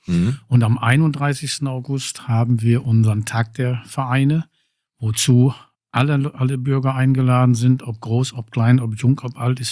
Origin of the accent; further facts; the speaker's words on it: Kirchhellen, North Rhine-Westphalia, Germany; Ja, ich bin gebürtig aus Kirchhellen. Oh, immer da.